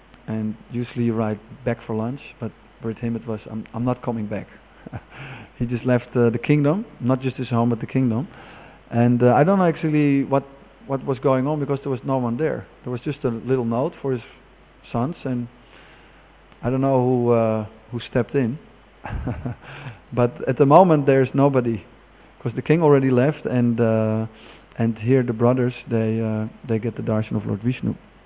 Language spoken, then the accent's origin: English; Amsterdam, North Holland, Netherlands; I'm from Amsterdam. It's kind of a fallen city, you know, like sex and drugs.